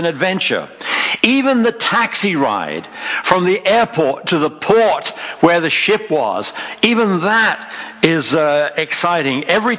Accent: Ireland; And maybe it's because I'm Irish, but somehow I had managed to get the only Pentecostal taxi driver in Veracruz

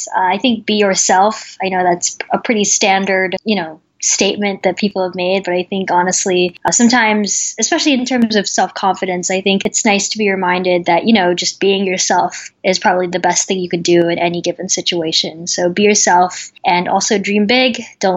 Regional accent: Manila, Metro Manila, Philippines; also born or lived in Los Angeles, United States / Kuala Lumpur, Malaysia / East Bay Area, United States; So I was born in Los Angeles, actually, but when I was very young, my family, we moved to Manila, and I grew up in Manila, in Kuala Lumpur, and in high school, I went to high school in the East Bay Area.

